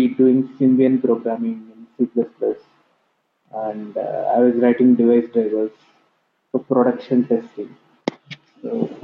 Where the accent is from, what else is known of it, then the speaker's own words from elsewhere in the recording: Andhra Pradesh, India; English is a second language; No, I am from Andhra.